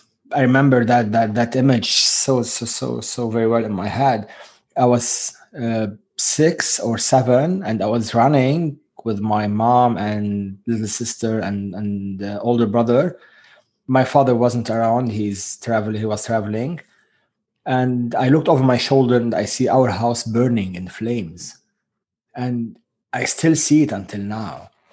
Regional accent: Beirut, Beirut Governorate, Lebanon; So I was born in Beirut, Lebanon, and that was in 1976.

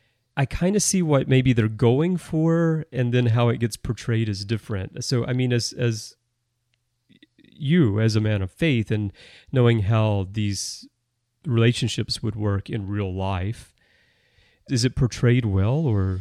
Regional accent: the South, United States; And I'm from the South.

